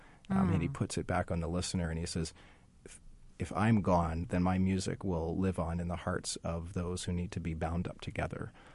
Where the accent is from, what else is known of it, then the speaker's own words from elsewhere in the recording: Titusville, New Jersey, United States; Titusville, New Jersey, okay. Near Washington Crossing area.